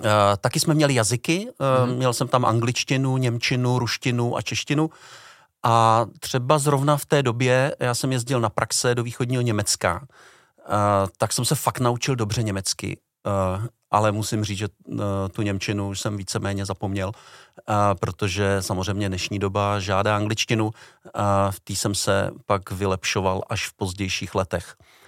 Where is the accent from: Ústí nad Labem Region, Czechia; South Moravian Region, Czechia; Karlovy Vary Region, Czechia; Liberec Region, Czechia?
Karlovy Vary Region, Czechia; Chodov; also born or lived in Prague; tak já jsem se narodil v Praze, ku podivu, ale moji rodiče se odstěhovali do Chodova u Karlových Varů. A tam jsem chodil na základní školu. Tam jsem vlastně prožil dětství